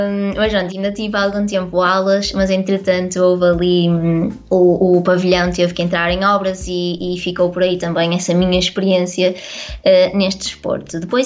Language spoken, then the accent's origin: Portuguese; Maia, Porto, Portugal; eu sou do Porto e vivo, aliás, vivia com os meus pais na Maia, onde fiz todo, onde iniciei toda a minha escolaridade, a escola primária, o secundário, indo depois para o centro do Porto apenas quando iniciei a faculdade